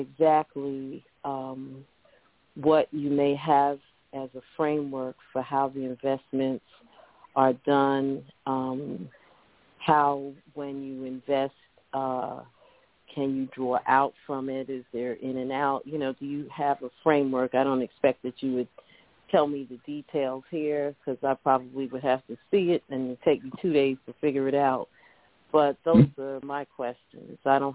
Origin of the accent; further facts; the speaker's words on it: New York City, New York, United States; I'm from Brooklyn, New York.